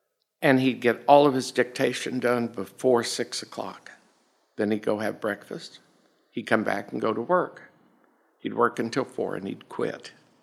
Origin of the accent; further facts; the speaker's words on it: Claremore, Oklahoma, United States; born there; I was born in Claremore, Oklahoma.